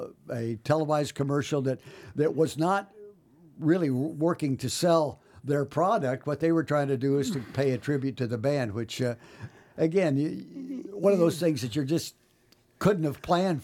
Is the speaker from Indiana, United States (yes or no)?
yes; Indiana, United States; And I'm from Indiana, so I didn't know much about polkas in those days.